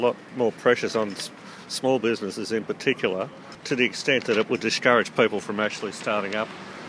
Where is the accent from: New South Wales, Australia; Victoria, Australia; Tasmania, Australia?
Victoria, Australia; Ballarat; I'm from Ballarat.